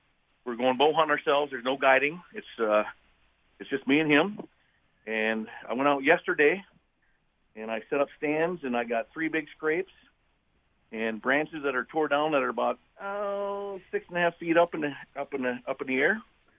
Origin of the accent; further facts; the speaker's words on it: Shawano, Wisconsin, United States; now in Upper Peninsula of Michigan, United States; I grew up in Shawano. I am a Wisconsin boy.